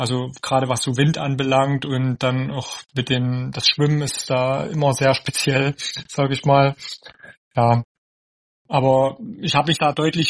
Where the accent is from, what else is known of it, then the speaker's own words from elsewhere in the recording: Neustadt in Sachsen, Saxony, Germany; ich komme aus Neustadt in Sachsen und mache Triathlon jetzt so, 10 Jahre lang